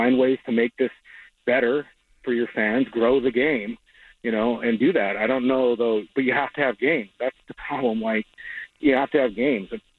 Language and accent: English; Montana, United States; My home state of Montana will not have professional baseball.